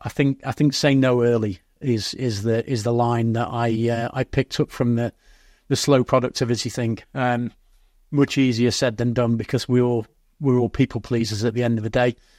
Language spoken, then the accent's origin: English; Manchester, North West England, United Kingdom; I grew up in Manchester in the 1990s.